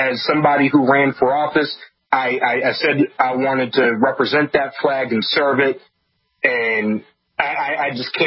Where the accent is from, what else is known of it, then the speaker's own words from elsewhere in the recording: United States; Exactly. I'm a American